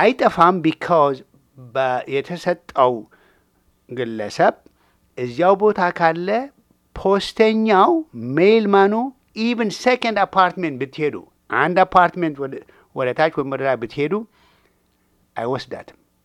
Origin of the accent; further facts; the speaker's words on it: Tigray, Ethiopia; ትግርኛ የትግራይ ሰው ነኝ እኔ። ትግርኛም አማርኛም ሙራግኛም ወዳለሁ።